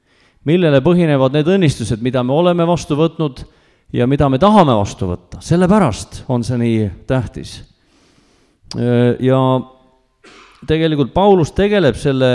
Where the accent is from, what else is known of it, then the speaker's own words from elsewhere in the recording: Tallinn, Harju County, Estonia; Kasvasin üles Tallinnas ja vanematega käisin Oleviste koguduses.